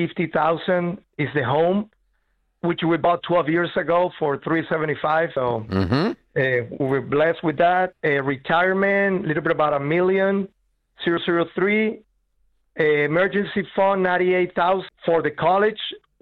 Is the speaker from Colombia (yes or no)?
yes; Colombia; moved away as an adult; now in United States; But I came from Colombia when I was 19 years old.